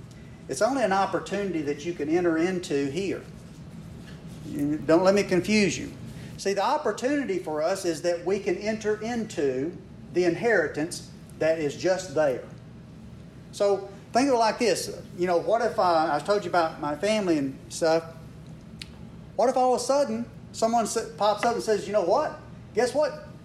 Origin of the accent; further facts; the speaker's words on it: Mississippi, United States; I'm from North Mississippi, but when I was growing up on the road I lived on, there were probably three sets of Smiths up and down the road that I lived on